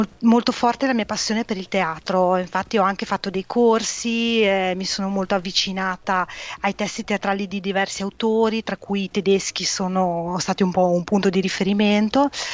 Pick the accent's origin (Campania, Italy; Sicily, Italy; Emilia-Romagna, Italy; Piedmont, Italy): Emilia-Romagna, Italy; sono nata e cresciuta in provincia di Modena, un piccolo paese, quindi la mia vita è cresciuta in una dimensione un po' bucolica.